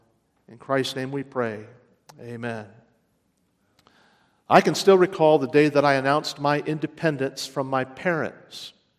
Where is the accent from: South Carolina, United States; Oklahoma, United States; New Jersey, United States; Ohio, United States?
Ohio, United States; Bellefontaine; I traveled up East Columbus Avenue in my hometown of Belle Fountain, Ohio.